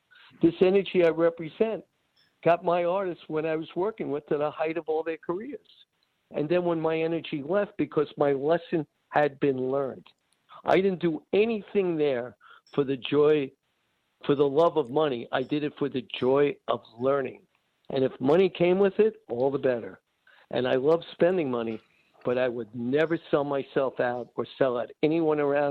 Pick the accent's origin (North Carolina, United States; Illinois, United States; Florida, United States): Florida, United States; Miami; I was the mouth from Miami and the one that didn't shut up.